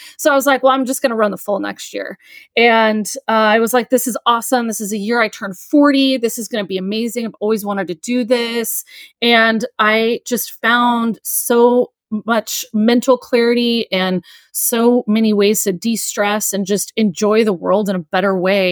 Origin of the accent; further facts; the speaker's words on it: Oregon, United States; now in Austin, United States; So growing up as a kid, I grew up outside of Portland, Oregon. We live outside of Austin, Texas now, but I grew up kind of out in the sticks.